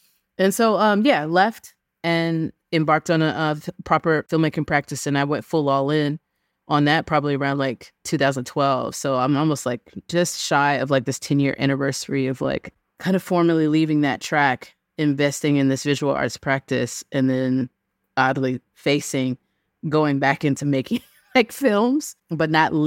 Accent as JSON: {"language": "English", "region": "South Carolina", "country": "United States", "tie": "born or raised there", "said": "I grew up in the South, specifically South Carolina."}